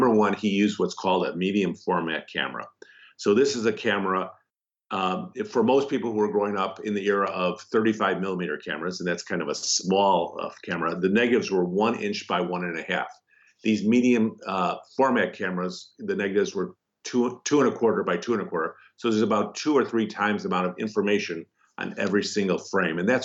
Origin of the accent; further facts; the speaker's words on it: Chicago, Illinois, United States; Well, I'm from Chicago, and I've gotten to Memphis has become kind of my adopted second town.